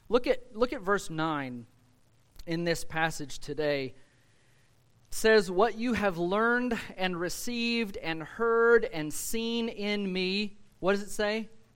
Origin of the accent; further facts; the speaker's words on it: Scotland, United Kingdom; accent: southern Scottish; I'm going to settle for my southern Scottish accent.